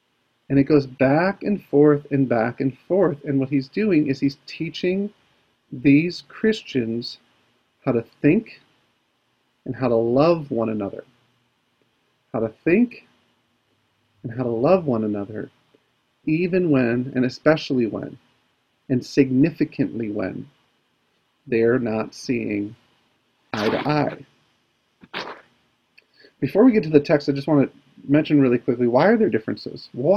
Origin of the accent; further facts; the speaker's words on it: United States; particularly I'm from the States, so it is hurting my heart.